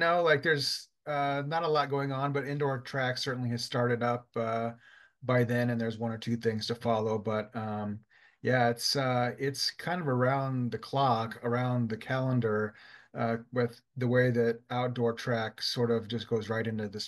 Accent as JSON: {"language": "English", "town": "Portland", "region": "Oregon", "country": "United States", "tie": "born or raised there", "said": "I grew up in Portland, and I went to Grant High School, and was mentored by one of the great high school coaches in the area named Mark Cotton."}